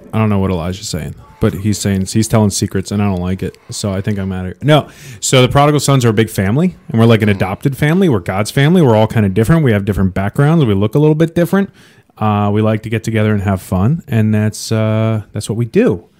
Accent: New York, United States; I'm from New York. We can concrete anything.

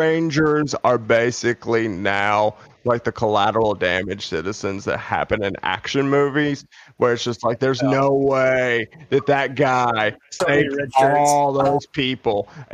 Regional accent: Alabama, United States; Yeah. Hey, I am from Alabama, so if anybody has the right to say it, it's me.

